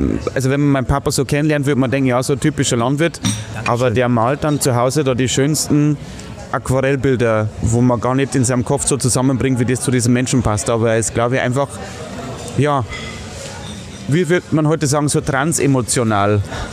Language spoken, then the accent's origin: German; Hutthurm, Bavaria, Germany; Genau, also das ist eine kleine Ortschaft, die heißt Hutturm, so 6000 Einwohner, hatte aber in meinem Geburtsjahr noch Krankenhaus mit Entbindungsstation. Also ich bin wirklich ein originales Hutturmer Kindl, wie man in München sagen würde.